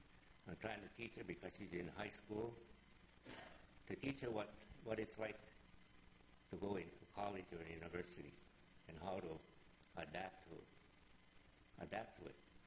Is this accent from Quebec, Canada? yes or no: yes; Kahnawake, Quebec, Canada; I am from Ganawage, just 15 kilometers south of here. I am of the Ganyagahaga Nation, people of the Flint, better known as Mohawks.